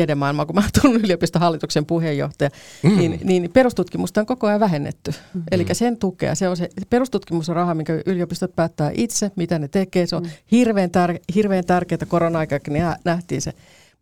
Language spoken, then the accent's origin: Finnish; Karkkila, Uusimaa, Finland; Mä oon Karkkilasta kotoisin